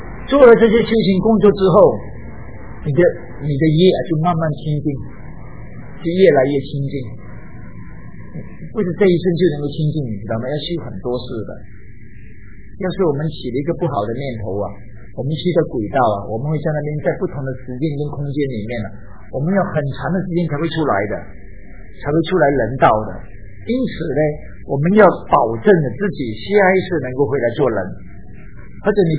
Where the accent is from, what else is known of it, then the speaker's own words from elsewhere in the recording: China; 我们中国人呢，到处不只是这里失无，我到处去。